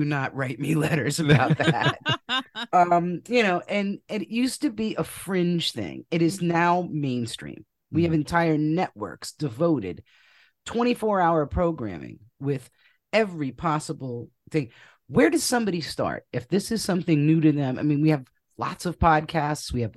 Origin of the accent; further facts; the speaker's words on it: Rhode Island, United States; I'm from Rhode Island, and I used to go when we met in a little Starbucks in Warwick.